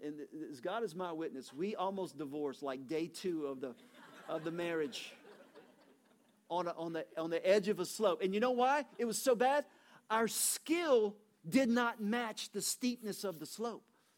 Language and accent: English; Louisiana, United States; And so we're both from Louisiana, so we very rarely see snow.